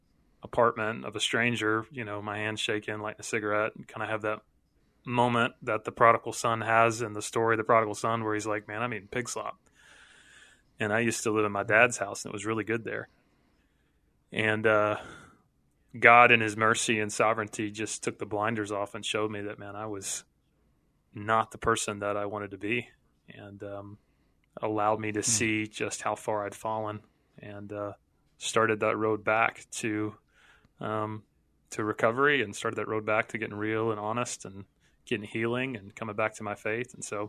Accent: Georgia, United States; So, man, I'm from Georgia originally. Grew up in church.

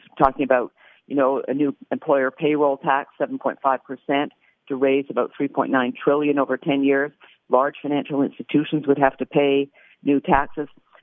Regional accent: Canada; I'm Canadian. I can tell you right now, I grew up under single payer.

